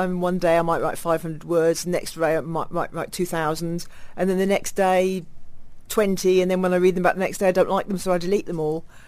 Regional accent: South East England, United Kingdom; I grew up in the New Forest, but I've lived abroad. I've lived in a lot of different places

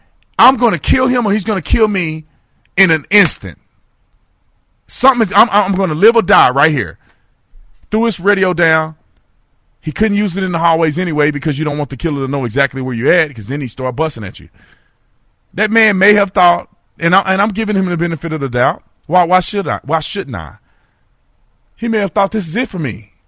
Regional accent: Fort Worth, Texas, United States; Thank you so much calling in from my hometown, Fort Worth, Texas.

